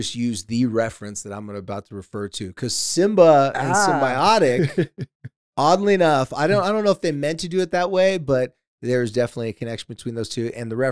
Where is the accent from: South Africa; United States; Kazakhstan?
United States; San Diego, California; Yeah, or in my near my hometown of San Diego, California, there's a town called La Jolla.